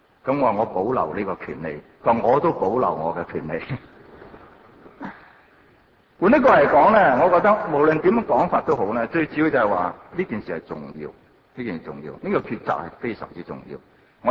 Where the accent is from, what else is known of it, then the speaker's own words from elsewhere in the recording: China; 究竟是不是可以用回我們中國人自己的架構來到去表達呢？